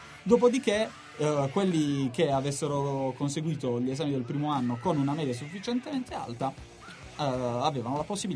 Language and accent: Italian; Barletta, Apulia, Italy; vengo da Barletta in Puglia